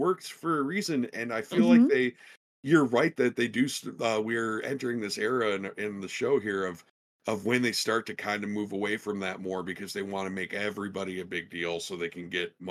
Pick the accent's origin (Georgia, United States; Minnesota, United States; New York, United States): Minnesota, United States; Minneapolis; And I mean, I'm from Minneapolis. Like, I'm going to pop for Top Flight forever, because they're our local boys that made good